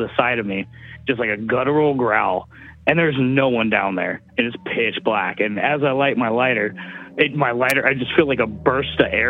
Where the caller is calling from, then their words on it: Eugene, Oregon, United States; also born or lived in Reno, Nevada; from Eugene.